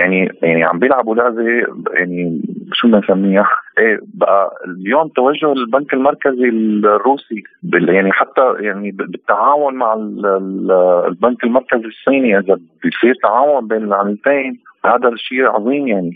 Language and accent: Arabic; Syria; يعني في يوم أنا مواطن سوري تاجر أو صناعي مو قدران